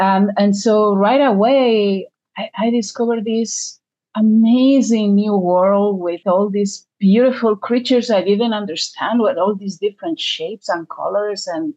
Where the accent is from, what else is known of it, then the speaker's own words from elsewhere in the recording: Barcelona, Catalonia, Spain; By accident of geography and history, I was born and raised in Barcelona.